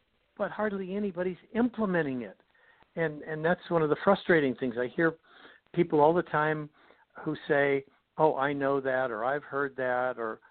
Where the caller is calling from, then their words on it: Los Angeles, California, United States; A little coastal town in California, not too far from the ocean. It's a lot of people have heard of it, too. I'm surprised. It's called Los Angeles.